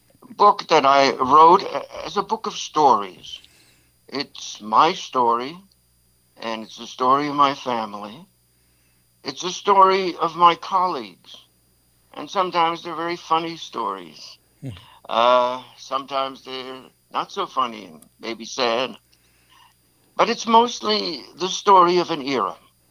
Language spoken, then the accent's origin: English; East Coast, United States; moved away as an adult; And I didn't find this in the East Coast where I'd grown up.